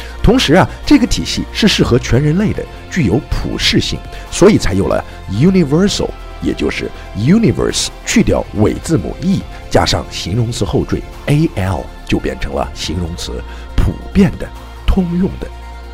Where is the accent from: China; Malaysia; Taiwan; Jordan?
China; 我们中国人独有的十二生肖用英文就叫做 Chinese Zodiac